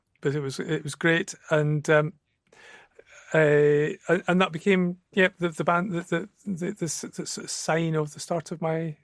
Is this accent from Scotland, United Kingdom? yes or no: yes; Edinburgh, Scotland, United Kingdom; I was born and raised in Edinburgh, and all my education took place there.